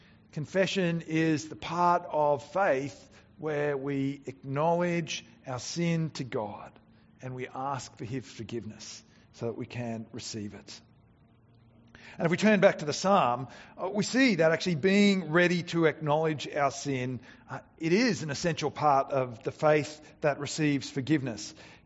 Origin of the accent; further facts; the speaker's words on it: Bangladesh; I grew up overseas in Bangladesh, and sometimes when I was growing up as a kid, I would go and stay with some friends out in the countryside